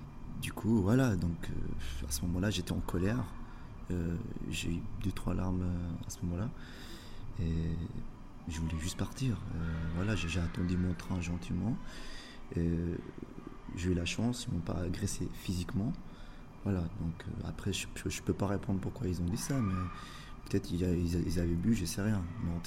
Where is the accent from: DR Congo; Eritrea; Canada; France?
Eritrea; moved away; en sachant que je viens d'Érythrée, un pays assez compliqué. Et je viens ici pour trouver la paix et vivre en liberté, justement.